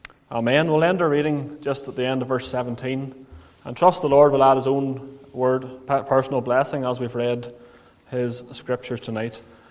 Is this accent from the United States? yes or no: no; Craigavon, Northern Ireland, United Kingdom; also born or lived in Lurgan; I was born in County Armagh. I spent the majority of my life living in the areas of Craigavon and Lurgan. And you may be aware, you may not be, but I wasn't brought up in a Christian home, but I was raised as a Roman Catholic.